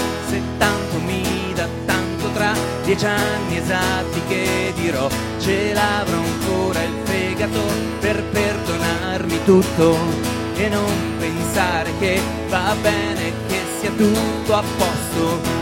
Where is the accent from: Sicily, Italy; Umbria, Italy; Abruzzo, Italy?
Umbria, Italy; Orvieto; perché io poi vengo da Orvieto, che è un posto che ha le sue problematiche.